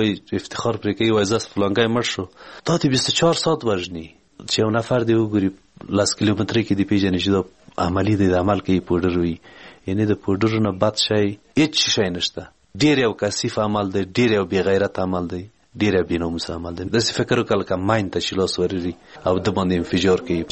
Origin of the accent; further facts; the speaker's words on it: Ghorband, Parwan, Afghanistan; د پروان ولایت یم، د غوربند ولسوالۍ